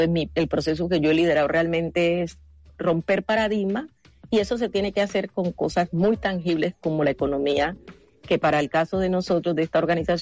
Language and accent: Spanish; Nuquí, Chocó, Colombia; no crezca con el mismo paradigma que yo crecí, creer que en Nuquí nada era posible, que en el Chocó nada era posible, que ser negro trae problemas en Colombia